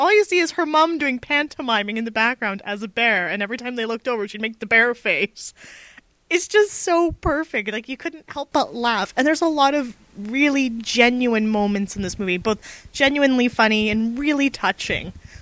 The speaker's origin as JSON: {"language": "English", "region": "Scotland", "country": "United Kingdom", "said": "little Scotch girl who has no desire to be like all the other little Scotch girls, which I appreciate being Scottish myself."}